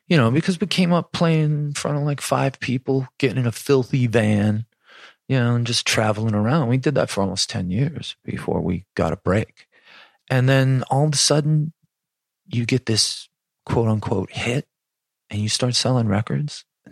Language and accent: English; Buffalo, New York, United States; And I think growing up in Buffalo had a lot to do that.